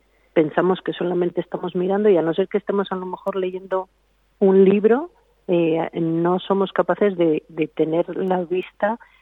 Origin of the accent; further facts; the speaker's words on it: Zamora, Castile and León, Spain; also born or lived in Madrid; yo no soy de aquí, soy de Zamora, pero llevo toda la vida viviendo en Madrid, hasta hace 3 años que decidí instalarme aquí porque era un sitio que me gustaba y que conocía previamente.